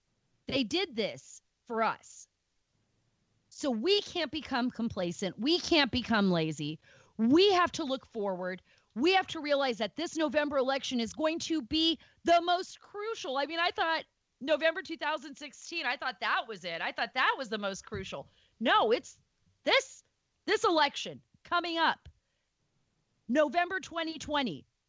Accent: California, United States; I grew up in California with my mom's family after my father died.

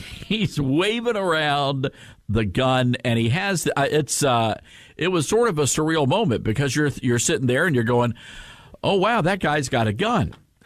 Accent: Memphis, Tennessee, United States; So here in Memphis, my hometown, it's a little violent.

